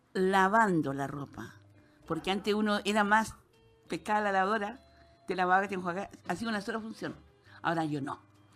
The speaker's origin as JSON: {"language": "Spanish", "region": "La Pampa", "country": "Argentina", "said": "No, y resulta de que yo vengo de La Pampa, imagínate."}